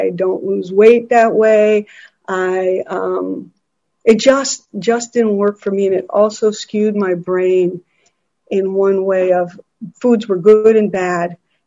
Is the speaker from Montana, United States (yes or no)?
yes; Montana, United States; I grew up in Montana. I never felt like I belonged.